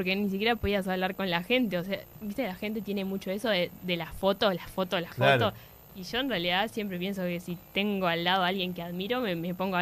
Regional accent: Uruguay; de cómo somos los uruguayos, que son cosas como re características

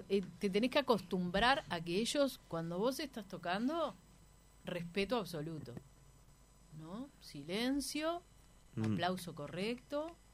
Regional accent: Montevideo, Uruguay; Que capaz que como montevideanos estamos... Medio que no nos enteramos

